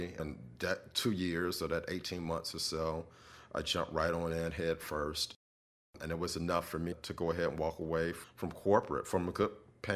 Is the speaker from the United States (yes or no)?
yes; Chicago, Illinois, United States; I'm from the Windy City from Chicago.